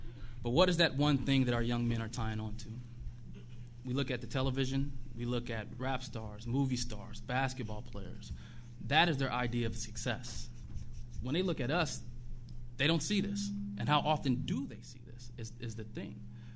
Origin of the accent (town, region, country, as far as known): Omaha, Nebraska, United States; born or raised there